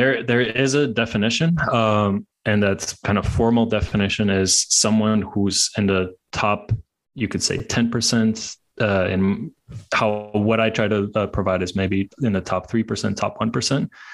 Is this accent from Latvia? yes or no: yes; Latvia; now in Hungary; I'm 31. I'm from Latvia. I'm now based in Hungary.